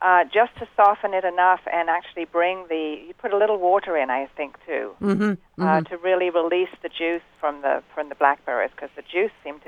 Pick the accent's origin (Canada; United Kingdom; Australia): United Kingdom; England; now in Georgia, United States; I grew up in England in the country